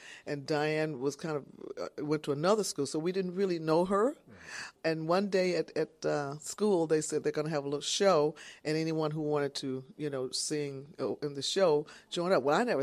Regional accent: Detroit, Michigan, United States; No, I grew up in Detroit, Michigan.

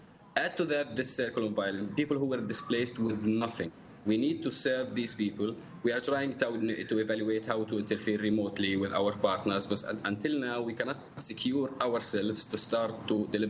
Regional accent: Jabalia, Gaza Strip, Palestine; English is a second language; as a Gazan, I'm a Gazan, I'm a refugee from Jabalia camp.

